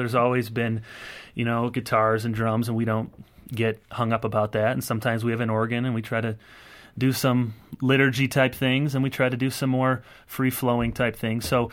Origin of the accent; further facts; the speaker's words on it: Grand Rapids, Michigan, United States; I grew up in Grand Rapids, which is an hour and a half down the road, one of these evangelical meccas.